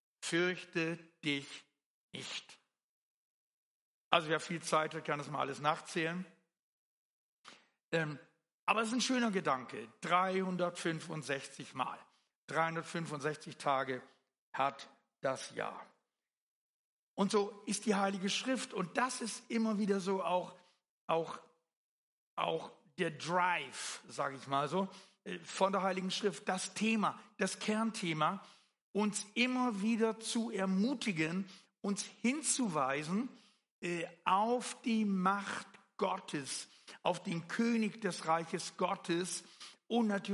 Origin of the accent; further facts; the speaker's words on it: Netherlands; die es oft gibt in den Niederlanden an der Küste, auch da, wo ich aufgewachsen bin. Bin da hinterm Deich aufgewachsen bei auflaufender Flut und so.